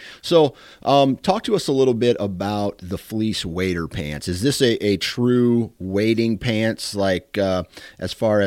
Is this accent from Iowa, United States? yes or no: yes; Iowa, United States; you live in the Northeast and I'm from Iowa here